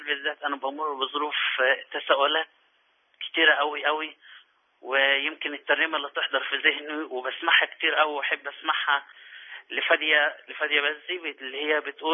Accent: Asyut, Asyut Governorate, Egypt; من أسيوط.

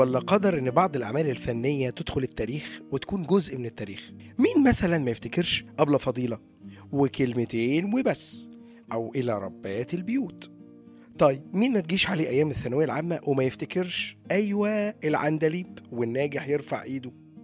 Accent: Egypt; هي اللي فضلت علقة بأذهاننا كمصريين

